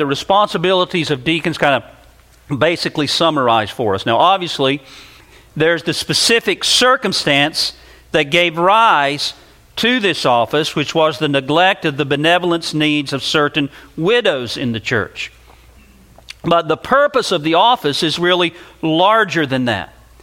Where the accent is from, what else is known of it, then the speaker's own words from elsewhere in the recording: North Carolina, United States; in the churches that I grew up in and in North Carolina, many of them